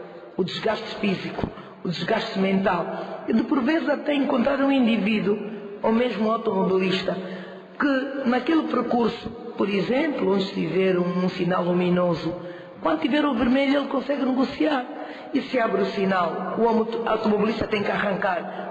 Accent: Angola; enquanto angolanos, não é verdade, enquanto cidadã, enquanto mulher

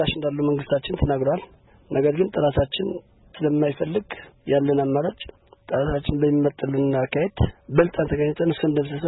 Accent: Mekelle, Tigray, Ethiopia; መቀሌ ያው እኔ ትውልድ ያደኩት እዚህ መቀሌ ውስጥ ነው።

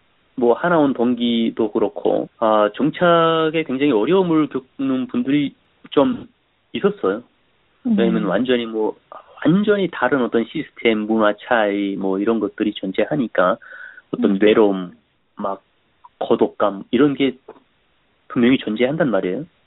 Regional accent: North Korea; now in United States; 뭐 북한에서도 저는 뭐 굉장히 열심히 산 사람인데 정말 힘들었

